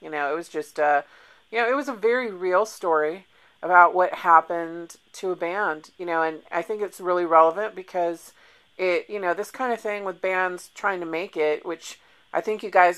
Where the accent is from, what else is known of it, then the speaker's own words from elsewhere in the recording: West Coast, United States; because I was from the West Coast, and I never really had the pleasure of learning about Tough Luck.